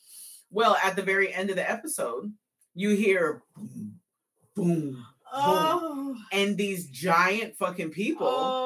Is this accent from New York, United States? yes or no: yes; New York City, New York, United States; I'm from New York City.